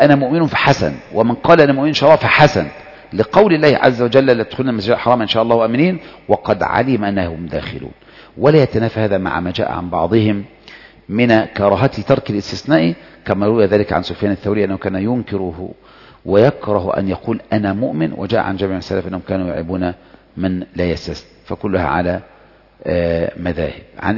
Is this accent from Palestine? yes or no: no; Saudi Arabia; وثلاث أرباع يعني كثير من رده إن أنا سعودي